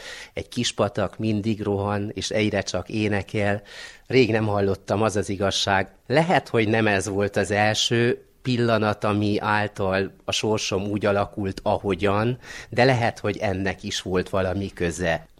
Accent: Sâncrăieni, Harghita, Romania; also born or lived in Miercurea Ciuc, Romania; Csíkszeredában születtem, viszont csíkszentkirályi vagyok. Ez úgy 10 kilométerre van a várostól, Csíkszeredától

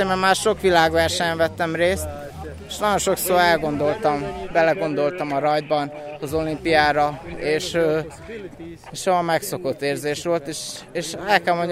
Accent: Miskolc, Borsod-Abaúj-Zemplén, Hungary; mivel én bánkúti gyerek vagyok. Miskolcról nőttem föl

